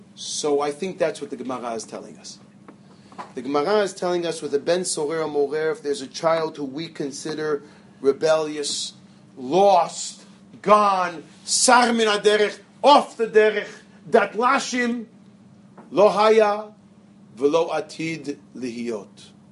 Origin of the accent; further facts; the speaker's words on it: Muncie, Indiana, United States; We grew up in Muncie.